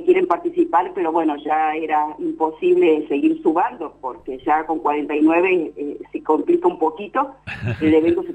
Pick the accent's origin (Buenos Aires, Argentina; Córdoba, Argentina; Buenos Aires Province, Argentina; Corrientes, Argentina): Córdoba, Argentina; Unquillo; Yo soy de Córdoba, ajá, de la provincia de Córdoba, de Sierras Chicas, de Unquillo específicamente.